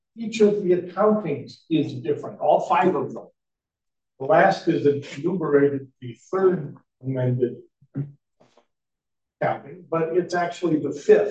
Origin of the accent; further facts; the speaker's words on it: Mankato, Minnesota, United States; I'm an attorney from Mankato, Minnesota